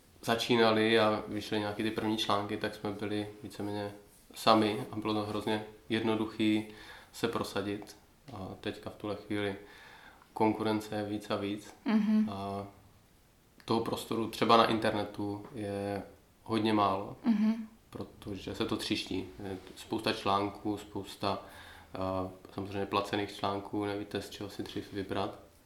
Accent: East Bohemia, Czechia; protože jsme taky z Čech, oba jsme z východních Čech.

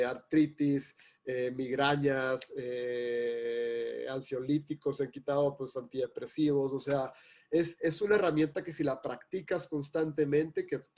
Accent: Hermosillo, Sonora, Mexico; Yo soy de Hermosillo, Sonora, me bañaba con agua caliente en el verano, 45 grados afuera

